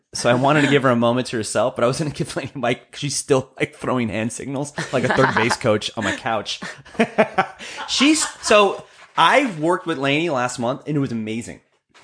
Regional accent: Hawaii, United States; I'm Hawaiian, I'm half Hawaiian, and my family is indigenous Hawaiians, and they speak Pidgin, and Pidgin similar to Creole, where they throw in Hawaiian words with English words.

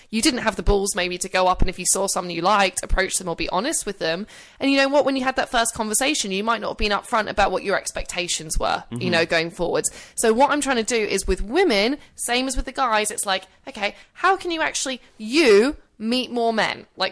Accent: United Kingdom; I've got two Y's because I'm British.

